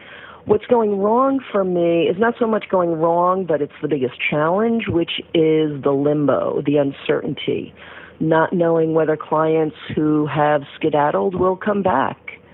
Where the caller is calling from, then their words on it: New York City, New York, United States; I'm calling from New York City.